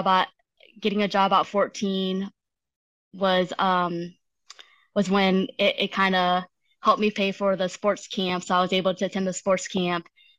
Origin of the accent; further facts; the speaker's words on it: United States; born there; I was born in the States as well.